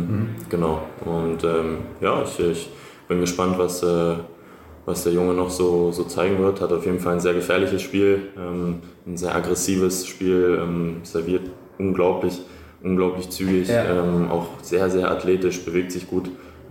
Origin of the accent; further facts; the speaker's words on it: Lugano, Ticino, Switzerland; Ich komme aus Lugano, wo es schon etwas zügiger war. Ich glaube auch ein bisschen über Meeresspiegel, ein paar hundert Meter.